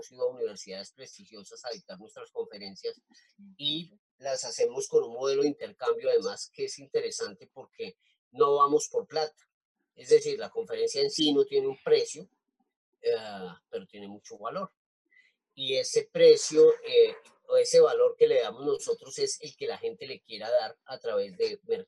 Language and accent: Spanish; Colombia; incluso nosotros como colombianos, que no es que se diga que sea un modelo de cuidado ambiental, pues eso nos parece muy chocante porque en Colombia no se ve eso